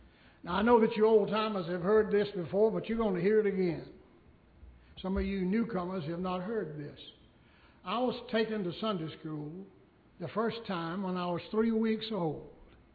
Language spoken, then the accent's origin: English; Danville, Virginia, United States; And then I came from Danville, Virginia to Fort Worth to enroll in the Bible Baptist Seminary.